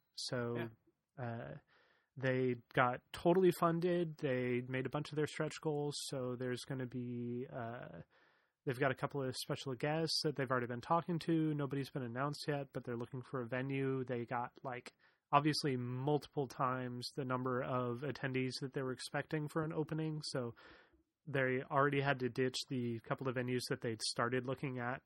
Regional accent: California, United States; And I know we're really kind of biased and lucky here because we come from the Bay Area

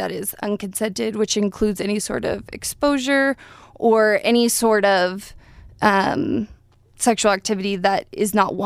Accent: California, United States; Yes. So I'm from Southern California, and I'm currently a second-year MSW student at the U doing my practicum at the Rape Recovery Center.

